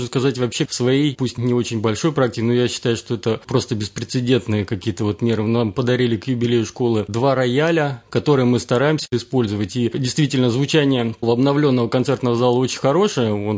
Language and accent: Russian; Nizhnevartovsk, Khanty-Mansi Autonomous Okrug, Russia; born there; я северный человек, родился в Ханты-Мансийском автономном округе, земляк Сергей Собянин, он, правда, родился в Березовском районе, а я в городе Нижневартовске.